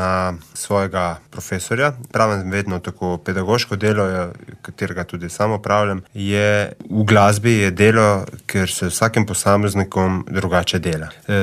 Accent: Lokev, Coastal–Karst, Slovenia; Jaz prihajam iz Lokve.

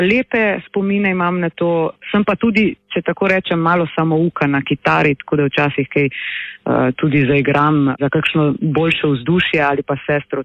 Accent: Vipava, Gorizia, Slovenia; Sem namreč iz Vipave, sem ponosna vipavka, ki pa sem sedaj, če tako rečem, ves čas razpeta nekako med Vipavo in Ljubljano

